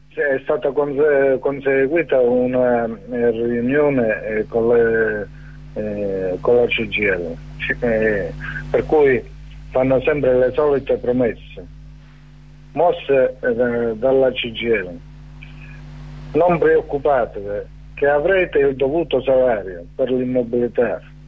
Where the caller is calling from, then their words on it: Castrovillari, Calabria, Italy; Sono da Castrovillari e ci sono molti operai che purtroppo sono in mobilità